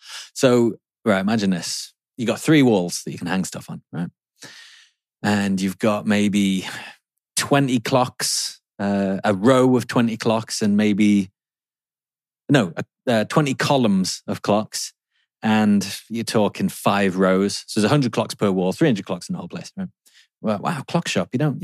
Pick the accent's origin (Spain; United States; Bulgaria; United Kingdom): United Kingdom; England; I don't know what mine would be being English.